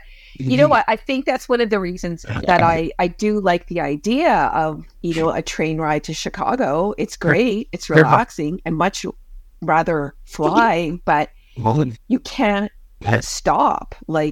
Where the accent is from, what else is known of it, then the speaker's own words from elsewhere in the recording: Canada; So as you know, I'm the Canadian in the group.